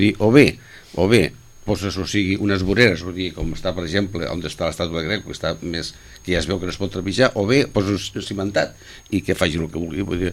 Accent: Sitges, Catalonia, Spain; Jo quan vaig por ahí dic que soc de Sitges

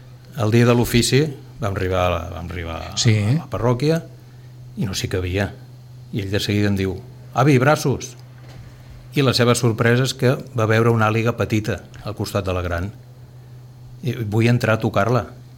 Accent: Sitges, Catalonia, Spain; sóc de Sitges de tota la vida, a punt de fer 65 anys

